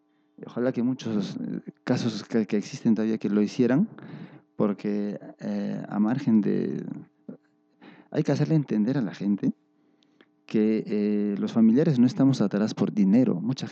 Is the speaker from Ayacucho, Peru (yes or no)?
yes; Ayacucho, Peru; Somos bastante religiosos, ayacuchanos, los chuchinos, tenemos nuestras costumbres